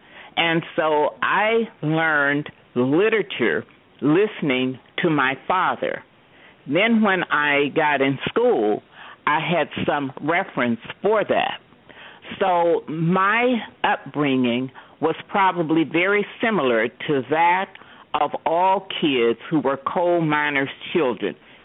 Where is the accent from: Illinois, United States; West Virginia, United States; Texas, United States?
West Virginia, United States; except I grew up in West Virginia, and my father was a coal miner.